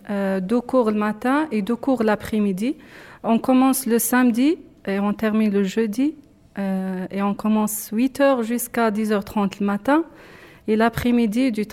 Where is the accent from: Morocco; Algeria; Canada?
Algeria; Khenchela, Khenchela Province; moved away as an adult; now in France; Quand j'étais petite, j'habitais en Algérie, à Kanchla, c'est au nord-est de l'Algérie. Je suis arrivée en 2016 en France.